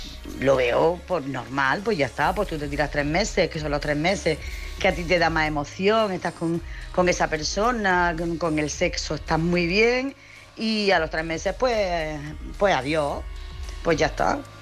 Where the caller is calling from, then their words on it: Jaén, Andalusia, Spain; soy de Jaén.